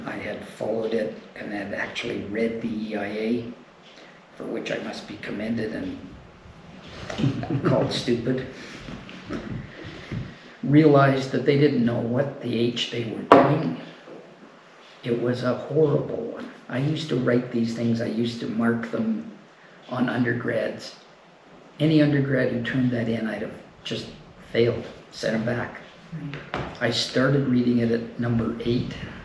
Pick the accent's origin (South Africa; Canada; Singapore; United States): Canada; Calgary, Alberta; Well, I was raised in Calgary, but a much smaller Calgary.